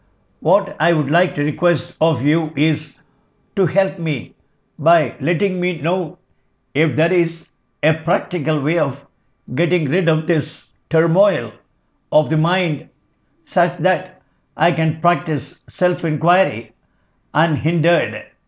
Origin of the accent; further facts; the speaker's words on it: Chennai, Tamil Nadu, India; I am from Madras, which is just a couple of hundred kilometers from Ramanashramam